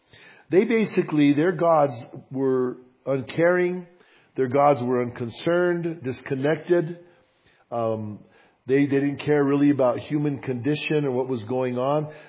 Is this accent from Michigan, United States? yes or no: no; Bernalillo, New Mexico, United States; But I grew up in Bernalillo. So being that it was right there where I grew up, kind of, there was a bunch of people from my hometown that were there.